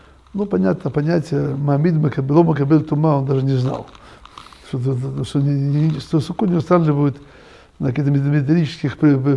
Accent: Odesa, Odesa Oblast, Ukraine; так говорили мы в родном городе Одесса

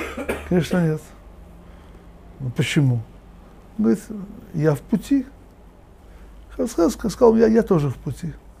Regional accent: Russia; мы из России, мы еще помним, было такое понятие обои.

